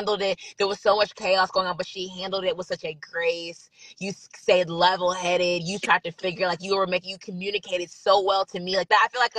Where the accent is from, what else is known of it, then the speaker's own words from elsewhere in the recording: Georgia, United States; I live about 45 minutes south of Atlanta, and in a city called McDonough, Georgia. I grew up in Henry County